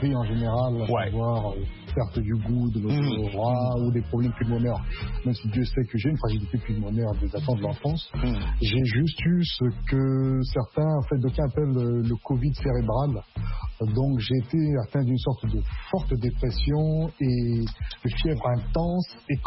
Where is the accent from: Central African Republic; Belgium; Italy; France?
Central African Republic; Bria, Haute-Kotto; moved away as an adult; also born or lived in Bangui; né à Bangui, la capitale de la République centrafricaine, et grandi à Bria, à l'est du pays, jusqu'à mes 18 ans. Je quitte à ce moment-là la RCA pour me rendre en Belgique